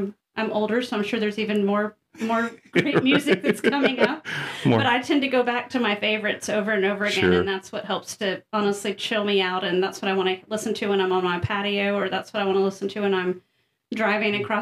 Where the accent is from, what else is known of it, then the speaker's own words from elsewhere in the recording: Texas, United States; You're just born and bred, honestly, like Texan, and in many cases, like Texas first, America second.